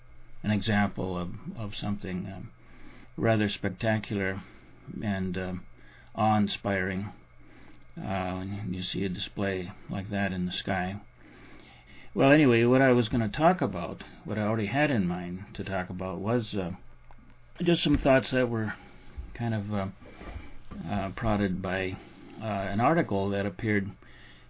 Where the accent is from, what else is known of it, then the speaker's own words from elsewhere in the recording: Duluth, Minnesota, United States; I grew up with this. I grew up in Duluth, Minnesota, where we often could see the Northern Lights